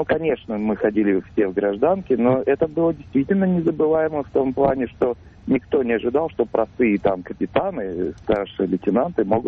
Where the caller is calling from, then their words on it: Yaroslavl, Yaroslavl Oblast, Russia; я звоню вам из Ярославля. В 97-м году я служил в Москве, в милиции.